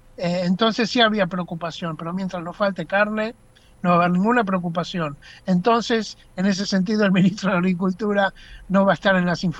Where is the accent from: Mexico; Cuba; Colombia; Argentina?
Argentina